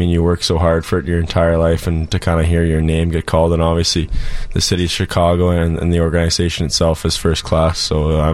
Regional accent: Fort Saskatchewan, Alberta, Canada; In Fort Saskatchewan, Alberta.

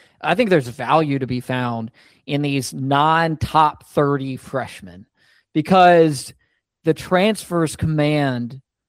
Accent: Bartlett, Tennessee, United States; Yeah, how about Bartlett, man? My hometown on the map, playing on ESPN

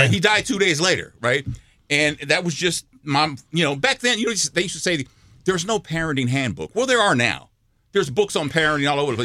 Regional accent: Galveston, Texas, United States; When I was a kid, I grew up in Texas and in Galveston.

